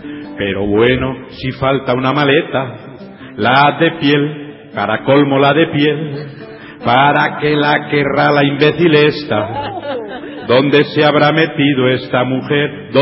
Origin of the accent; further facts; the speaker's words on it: Spain; Todo lo que somos los niños de España de unos 60 años, todo viene de la radio.